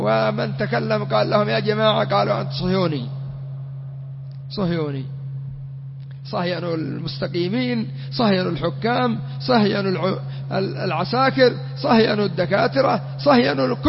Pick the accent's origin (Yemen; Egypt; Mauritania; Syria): Yemen; مثل عندنا في اليمن أسس حزب الحوثيين طائش